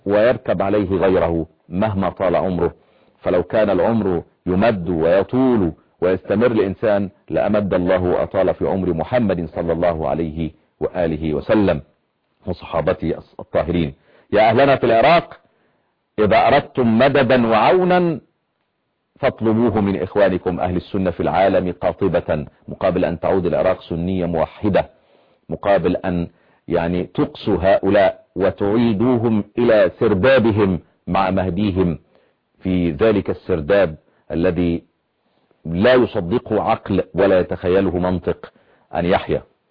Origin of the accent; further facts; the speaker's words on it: Egypt; عندنا في مصر